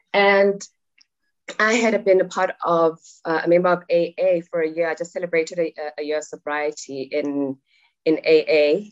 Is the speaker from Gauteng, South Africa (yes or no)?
yes; Soweto, Gauteng, South Africa; now in Johannesburg, South Africa; I am in Johannesburg, South Africa, born and bred in Soweto. It's a township where people of my skin color were abandoned by society through the apartheid system.